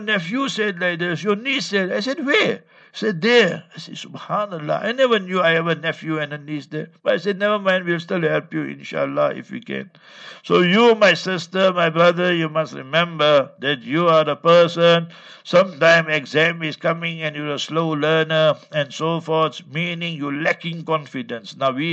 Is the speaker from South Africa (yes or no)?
yes; Gauteng, South Africa; I am from Transvaal, old Transvaal, Gauteng, and she is from KwaZulu-Natal.